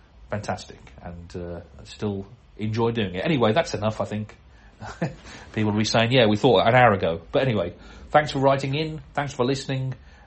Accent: United Kingdom; because I'm British and a lot of correspondents are.

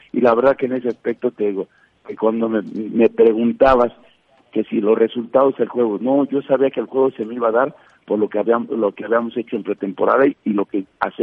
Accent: Culhuacán, Mexico City, Mexico; vengo de barrio, soy de Culhuacán, Iztapalapa

